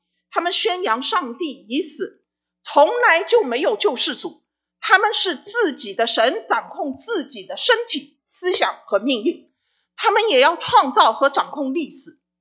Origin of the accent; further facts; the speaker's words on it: China; 我常常说我们中国人的字是很有意思的